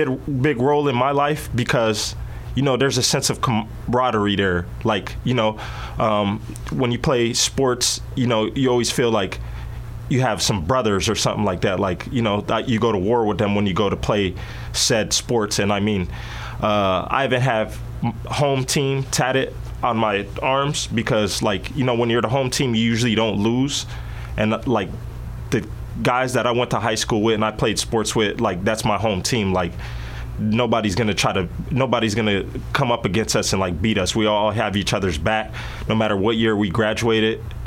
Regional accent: Florida, United States; I grew up in Florida, military brat, grew up in Florida. I like being outdoors.

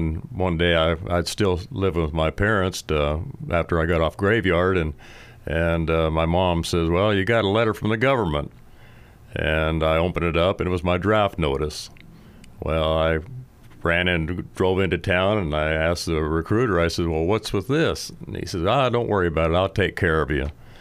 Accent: Oregon, United States; I was born and raised right here in Douglas County. I went to Green Elementary, Joseph Lane Junior High, and then, like with my friend Roger, we both graduated from Roseburg High School in 1964.

